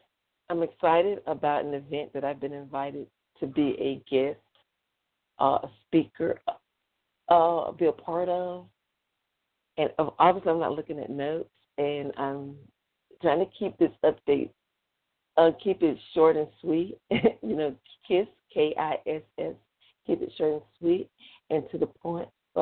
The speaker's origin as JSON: {"language": "English", "region": "Mississippi", "country": "United States", "tie": "born or raised there", "also_born_or_lived": "Texas", "said": "born and raised in Mississippi, spending part time in Texas"}